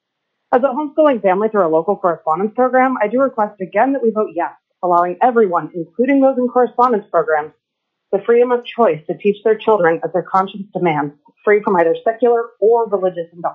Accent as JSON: {"language": "English", "town": "Anchorage", "region": "Alaska", "country": "United States", "said": "I'm from Anchorage, Alaska."}